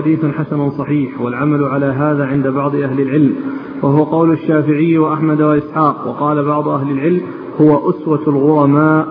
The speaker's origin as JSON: {"language": "Arabic", "country": "Saudi Arabia", "said": "العملة الموجودة الآن مثل عندنا في السعودية"}